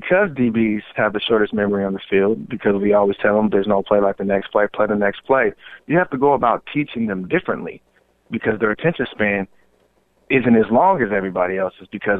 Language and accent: English; Washington, United States; recruiting in Seattle, Washington, where it's my home state, where I'm loved